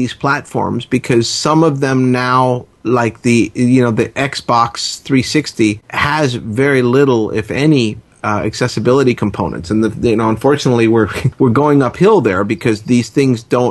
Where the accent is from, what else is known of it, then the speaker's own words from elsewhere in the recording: Miami, Florida, United States; because I'm originally from Miami and in that area where the show came from.